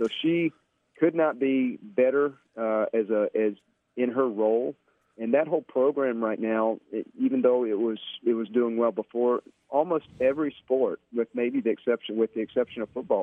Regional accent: Sylacauga, Alabama, United States; born there; But my dad is he's busy being a grandfather, and he's enjoying the retired life. I was born in Sylacauga.

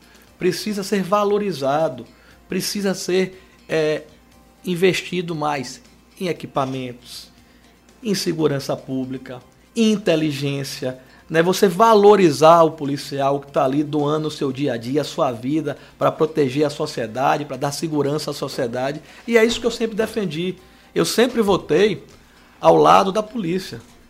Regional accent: Bahia, Brazil; Eu sou baiano, minha família mora aqui, eu moro na Bahia

